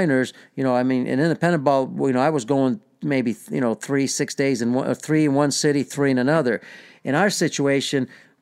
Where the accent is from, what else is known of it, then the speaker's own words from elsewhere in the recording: United States; as an American going overseas, obviously everybody's trying to beat you